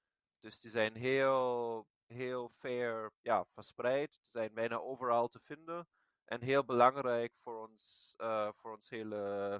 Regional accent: Germany; Dutch is a second language; moved away as an adult; now in Netherlands; ik ben Duitser. Ik woon sinds maart 2020 in Nederland

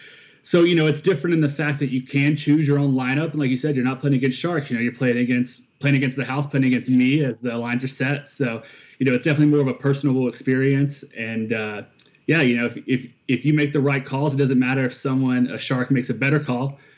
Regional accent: the South, United States; I'm from the South originally, where it's just, it means a little more

